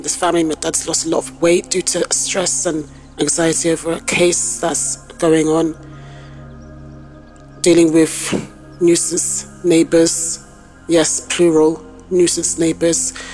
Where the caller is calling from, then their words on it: London, United Kingdom; Today is July 13th. I'm calling from London, UK.